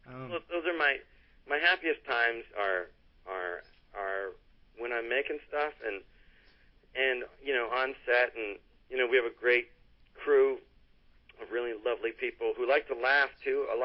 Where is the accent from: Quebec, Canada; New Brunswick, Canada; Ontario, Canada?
Ontario, Canada; Toronto; I grew up in Toronto.